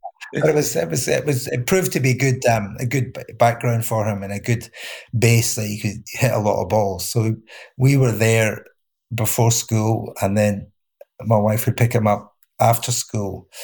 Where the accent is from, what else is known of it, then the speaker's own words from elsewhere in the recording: Glasgow, Scotland, United Kingdom; And in retrospect, when I was growing up in Glasgow, we were also fortunate that we had lots of tennis clubs.